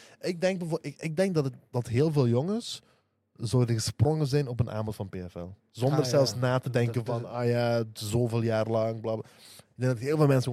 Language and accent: Dutch; Limburg, Netherlands; now in Belgium; We zijn alle drie islamitisch, alhamdulillah. We zijn alle drie van Limburg. We zijn migranten of immigranten